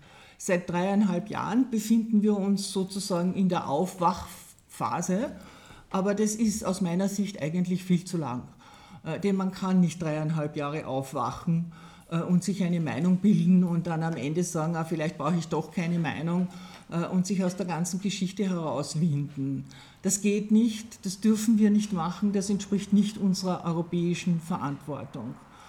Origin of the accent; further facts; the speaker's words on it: Carinthia, Austria; die Konflikte, die wir erlebt haben, eigentlich sehr hautnah als Kärntner